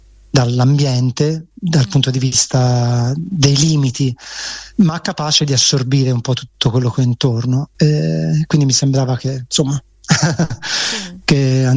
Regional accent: Livorno, Tuscany, Italy; also born or lived in Sicily; now in Bologna, Italy; perché sono nato in Sicilia ma mi sono trasferito a Livorno da quando avevo un anno, poi adesso sto a Bologna, non sento le radici veramente

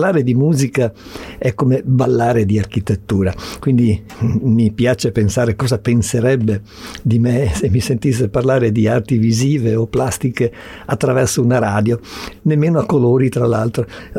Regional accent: Rio de Janeiro, Brazil; un'amica d'infanzia, della mia infanzia a Rio de Janeiro, artista anche lei

